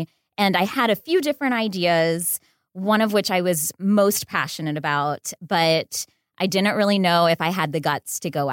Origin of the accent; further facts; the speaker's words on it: Orlando, Florida, United States; I grew up in Florida, so like I had missed that.